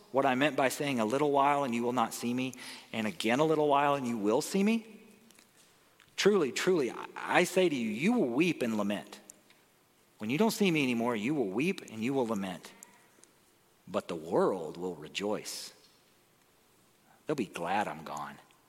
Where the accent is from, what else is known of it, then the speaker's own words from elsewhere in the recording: Arkansas, United States; I mentioned growing up in Arkansas. And it's different than California in a lot of ways.